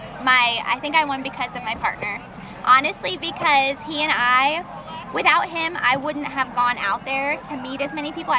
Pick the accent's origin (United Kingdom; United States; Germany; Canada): United States; Kane, Pennsylvania; He's from Warren, Pennsylvania, and I'm from Kane, so we knew each other from high school.